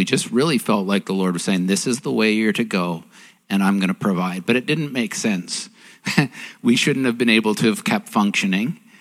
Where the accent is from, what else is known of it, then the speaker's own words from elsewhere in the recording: White Rock, British Columbia, Canada; But I grew up here in White Rock, or South Surrey, whatever.